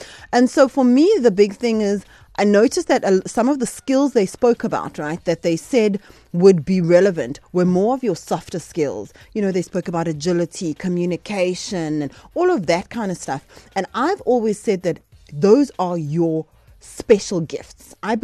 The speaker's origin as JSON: {"language": "English", "region": "KwaZulu-Natal", "country": "South Africa", "tie": "born or raised there", "said": "I am a KZN girl. I was born and raised in KwaZulu-Natal."}